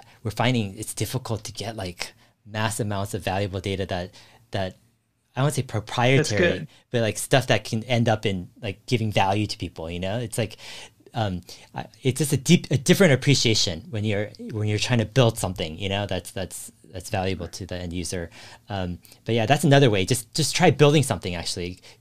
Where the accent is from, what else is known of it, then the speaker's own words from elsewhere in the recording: San Jose, California, United States; I grew up in San Jose.